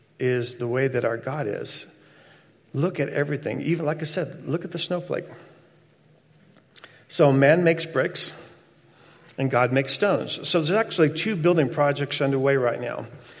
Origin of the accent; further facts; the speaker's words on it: Texas, United States; that's a hard word for me to say, I'm from Texas.